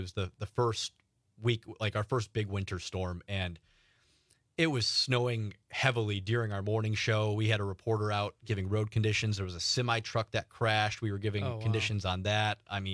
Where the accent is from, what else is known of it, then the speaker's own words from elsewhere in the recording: Kewaskum, Wisconsin, United States; because I'm a kid from Kewaskum, Wisconsin, man.